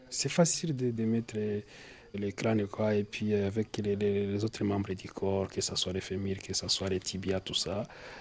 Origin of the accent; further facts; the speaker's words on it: Nyamata, Eastern Province, Rwanda; on est originaire de Nyamata, nous deux.